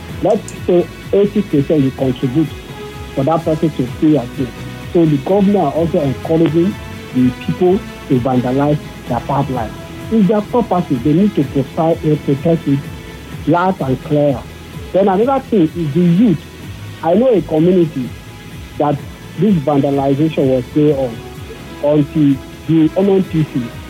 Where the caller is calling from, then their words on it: Nigeria; calling from Nigeria.